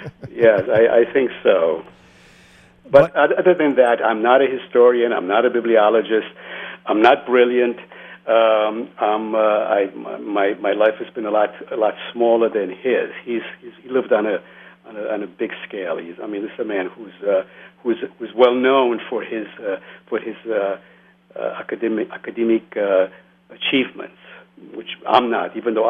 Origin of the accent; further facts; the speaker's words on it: Romania; as you said in the introduction, that I am from Romania.